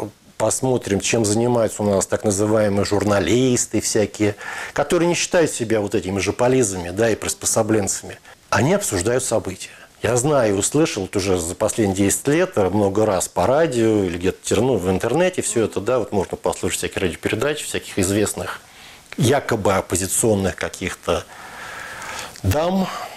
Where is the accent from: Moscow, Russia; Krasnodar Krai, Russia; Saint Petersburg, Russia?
Moscow, Russia; я родился и вырос, формировался в Москве